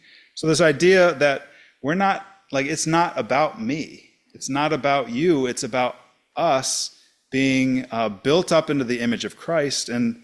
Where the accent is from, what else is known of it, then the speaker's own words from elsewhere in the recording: United States; as an American, my liberties were being infringed upon.